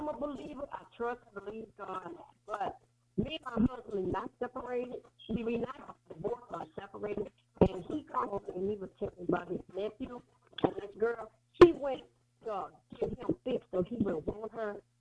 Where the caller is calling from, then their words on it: Pine Hill, Louisiana, United States; I'm calling from Pine Hill, Louisiana.